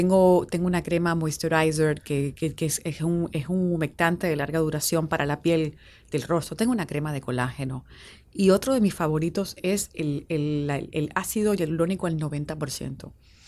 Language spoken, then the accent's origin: Spanish; Havana, Cuba; Soy habanera, me encanta mi ciudad. La Habana es una ciudad preciosa.